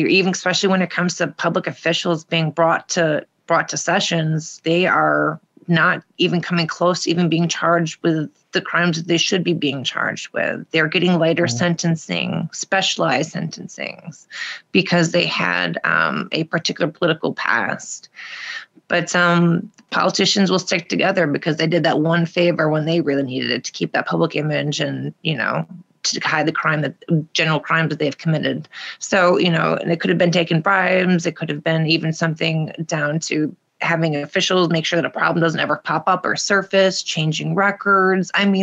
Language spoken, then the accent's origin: English; United States; I love being an American, by the way.